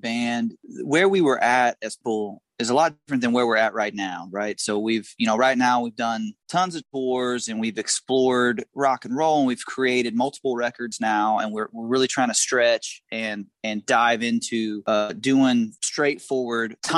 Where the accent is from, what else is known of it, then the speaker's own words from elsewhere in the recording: Indiana, United States; now in Nashville, United States; No, I grew up, we're all from Southern Indiana, which is about 3 hours north of Nashville.